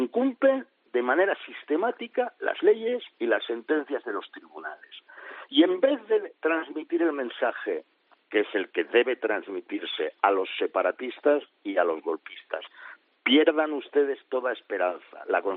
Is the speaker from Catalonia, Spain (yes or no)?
yes; Catalonia, Spain; Y como catalán de origen, sé que la mitad de Cataluña ha estado unos días, unas semanas, sin sus derechos reconocidos.